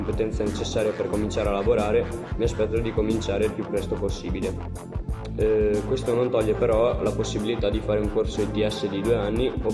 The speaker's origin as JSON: {"language": "Italian", "town": "Taibon", "region": "Veneto", "country": "Italy", "said": "ho 17 anni e vengo da Taibon."}